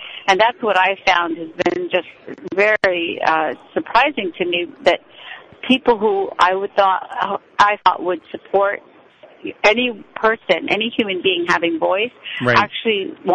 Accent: Uttar Pradesh, India; I was born in India. I was born into a very conservative Muslim family. We come from northern India, this state called Uttar Pradesh

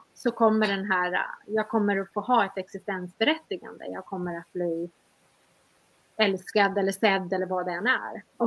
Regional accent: Sweden; moved away; also born or lived in abroad; Jag bodde utomlands jättelänge och det var ju en flykt. Jag kunde inte bo hemma i Sverige för det kom för nära då.

